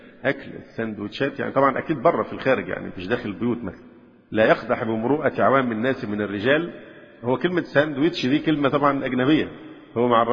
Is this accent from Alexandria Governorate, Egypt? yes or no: yes; Alexandria, Alexandria Governorate, Egypt; التي ظهرت الآن مثلا عندنا في الإسكندرية، يمكن مش موجودة في أماكن تانية